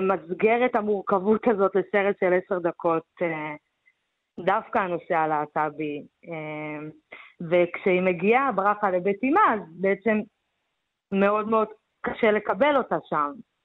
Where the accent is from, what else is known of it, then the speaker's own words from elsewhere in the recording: Bat Yam, Tel Aviv District, Israel; now in Tel Aviv, Israel; אני גדלתי בבת ים, ואני ככה בתל אביב כבר 5 שנים